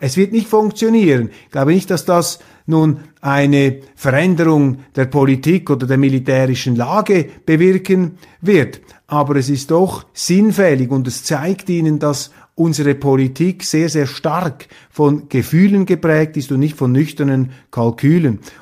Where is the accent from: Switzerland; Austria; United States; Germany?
Switzerland; dass ich das als Schweizer, das steht mir eigentlich gar nicht zu